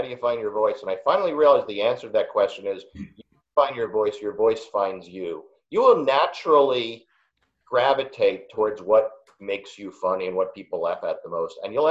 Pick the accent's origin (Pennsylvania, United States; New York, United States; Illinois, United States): New York, United States; Queens; Like the president, I'm from Queens, and I went to Wharton.